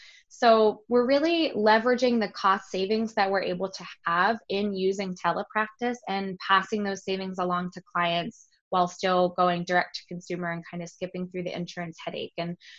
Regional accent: Pittsburgh, Pennsylvania, United States; So I was born and raised in Pittsburgh.

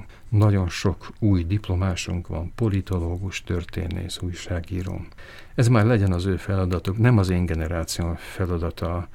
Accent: Bratislava, Bratislava Region, Slovakia; az, hogy Pozsonyban nőttem fel, egy állandóan több nemzetiségű közegben

